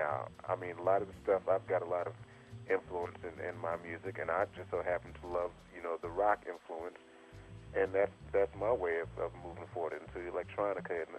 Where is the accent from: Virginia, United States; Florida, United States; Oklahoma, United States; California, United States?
California, United States; Los Angeles; born there; I mean, though I was born in Los Angeles, my whole family's from New York. So everybody's there.